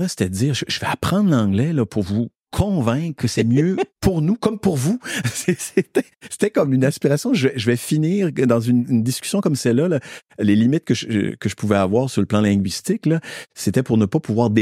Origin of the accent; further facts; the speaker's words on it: Magdalen Islands, Quebec, Canada; Moi, je viens des îles de la Madeleine.